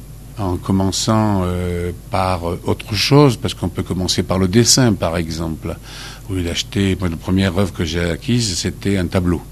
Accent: Valence, Auvergne-Rhône-Alpes, France; Valence, dans la Drôme.

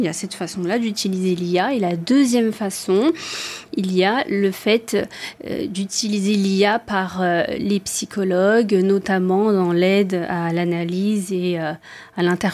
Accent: Madagascar; Je suis de Madagascar, alors j'aime bien la chaleur.

